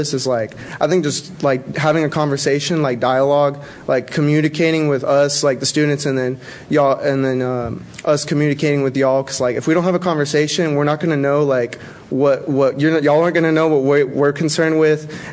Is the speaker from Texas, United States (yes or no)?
yes; Fort Worth, Texas, United States; Like, I'm from Fort Worth, so like there, it's a lot of highways, it's toll roads, all this stuff.